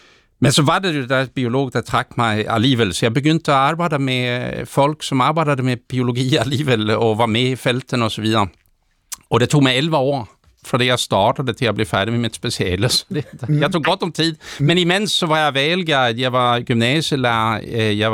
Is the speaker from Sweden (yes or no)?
yes; Sweden; Danish is a second language; now in Denmark; Jeg er jo fra Sverige, og jeg kom til Danmark, det er faktisk 30 år siden nu